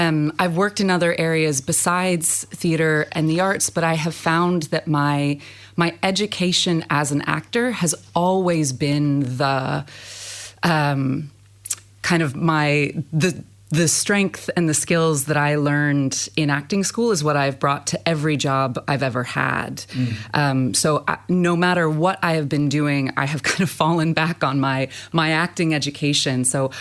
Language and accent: English; New Hampshire, United States; moved away as an adult; also born or lived in New York; now in Ireland; Yeah, I'm from New Hampshire. I studied acting. I lived in New York for a long time and have been here in Ireland for about 5 years.